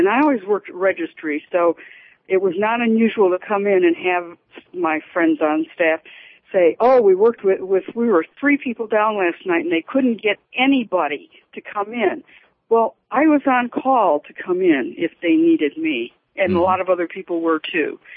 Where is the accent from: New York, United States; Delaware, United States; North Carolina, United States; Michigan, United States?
Michigan, United States; I'm from Michigan, but I worked 20 years in a right to work for less state